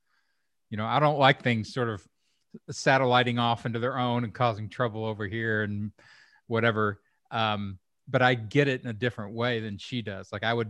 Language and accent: English; Kentucky, United States; and, you know, I'm from Kentucky